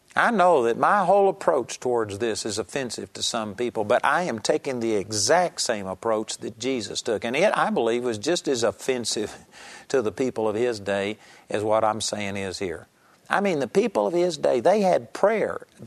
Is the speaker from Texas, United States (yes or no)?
yes; Texas, United States; I grew up in Texas, and they all talked with the Texan accent, and they were kind of rednecks, and they talked Texan.